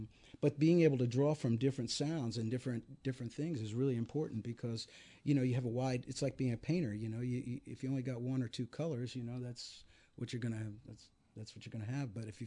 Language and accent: English; New York, United States; born there; I actually was there in the 50s when I was a kid because I was born in New York